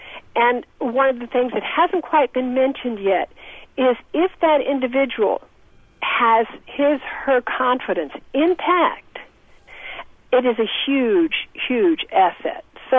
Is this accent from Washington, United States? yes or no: no; Georgia, United States; also born or lived in Ohio; I was born in Ohio. I grew up in Georgia.